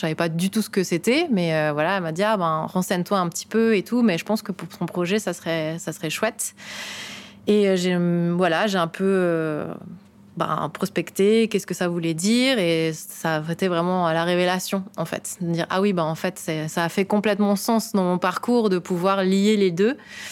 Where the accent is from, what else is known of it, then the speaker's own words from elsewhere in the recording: Switzerland; Je viens de Suisse et je suis artiste de cirque, directrice d'une compagnie.